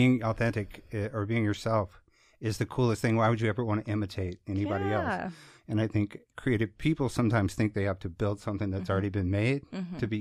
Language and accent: English; Virginia, United States; also born or lived in Utah; Yeah, I grew up in Virginia.